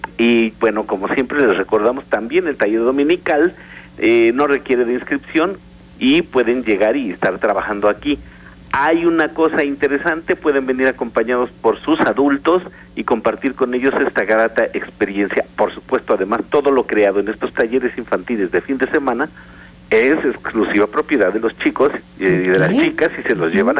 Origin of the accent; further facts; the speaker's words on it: Mexico; nosotros mismos como mexicanos